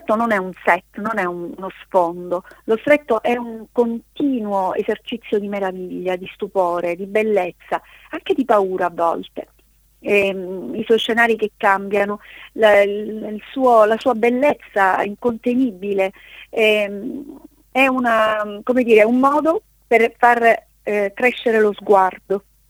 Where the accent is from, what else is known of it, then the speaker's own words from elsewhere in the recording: Reggio Calabria, Calabria, Italy; born there; now in Messina, Italy; io sono strettese pienamente, vivo sulle due sponde. Sono nata a Reggio, vivo a Messina, ma non smetto di andare avanti e indietro